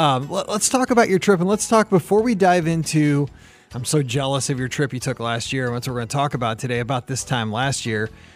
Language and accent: English; Missouri, United States; Maybe it's because I'm from Missouri. I'm from, you know, the state where Walt Disney, he didn't grow up here, but he spent some time here.